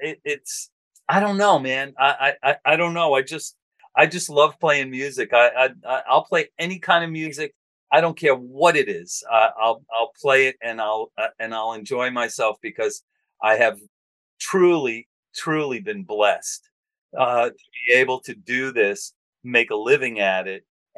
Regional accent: Staten Island, New York, United States; We grew up on Staten Island.

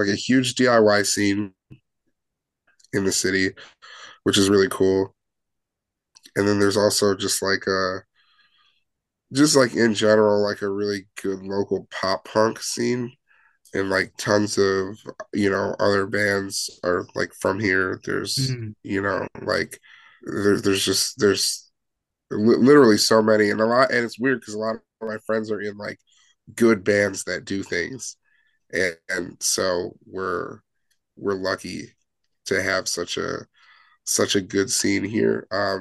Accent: Chicago, Illinois, United States; we're all from Chicago or the Chicagoland area.

